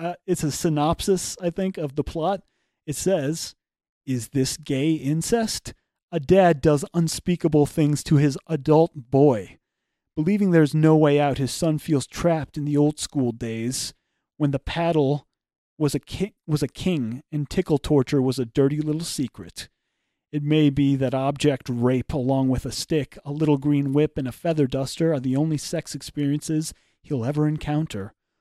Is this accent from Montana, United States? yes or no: yes; Montana, United States; I grew up in Montana on a ranch farm, or maybe it was a farm ranch. It was a little of both.